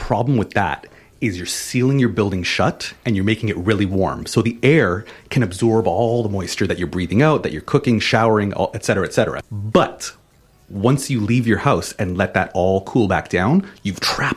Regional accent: Canada; moved away as an adult; now in New Zealand; I'm Canadian.

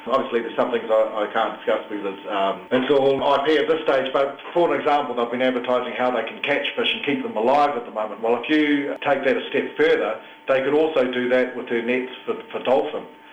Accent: Waikato, New Zealand; Where I come from the Waikato River area, we've got our local school.

